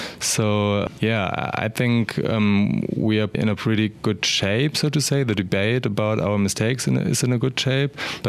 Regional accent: Hamburg, Germany; fellow Turkish-German citizens in my hometown in Hamburg

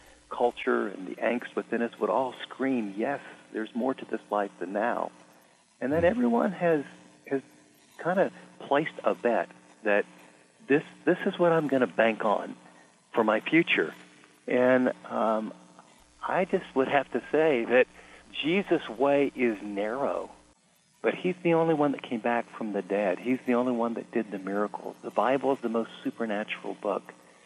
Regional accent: United States; I'm an American. I intellectually believe in God.

